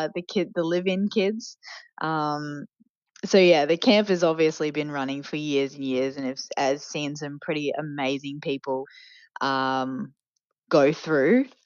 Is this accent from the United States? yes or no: no; Queensland, Australia; But you know, even despite the fact that I'm a Queenslander